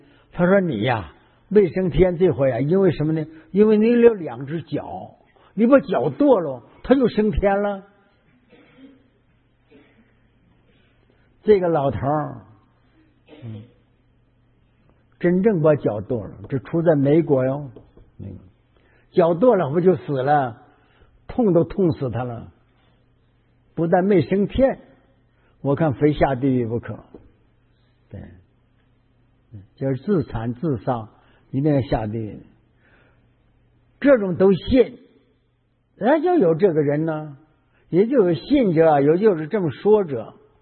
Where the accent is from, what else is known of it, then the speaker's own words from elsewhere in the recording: Heilongjiang, China; born there; 我感觉我到我们黑龙江，这是我出生地